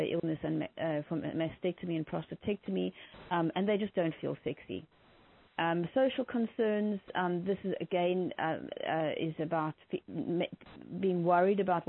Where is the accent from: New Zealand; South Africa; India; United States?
South Africa; I'm from South Africa.